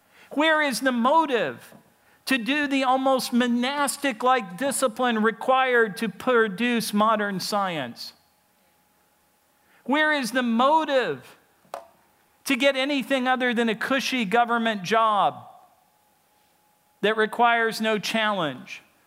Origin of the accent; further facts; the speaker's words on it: United Kingdom; And people keep telling us we're selfish because my demographic group in Britain is dying out.